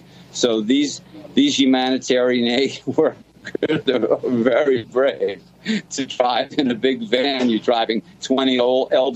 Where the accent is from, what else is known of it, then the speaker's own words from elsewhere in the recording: United States; As an American, I think the right thing is to help the Ukrainians.